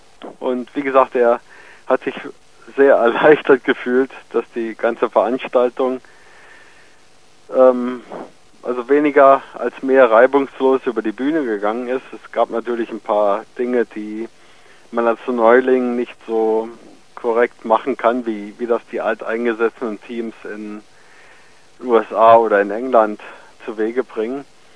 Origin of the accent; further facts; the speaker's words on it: Germany; Man war als Deutscher, wir waren ja jetzt insgesamt vier deutsche Teilnehmer